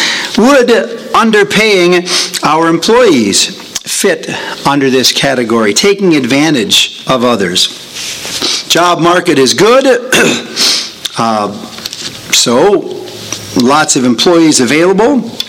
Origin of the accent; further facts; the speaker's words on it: Wisconsin, United States; It's a bit sad because it comes from my home state of Wisconsin.